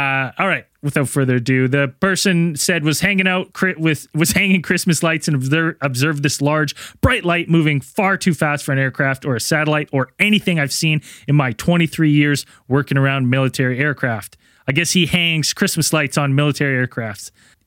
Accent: Canada; Listen, have we not established that I'm Canadian?

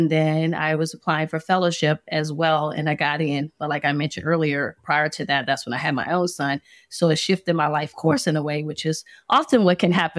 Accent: Louisiana, United States; I'm a board certified pediatrician. I live south of Atlanta. I'm originally from Louisiana. And so transplanted here for training.

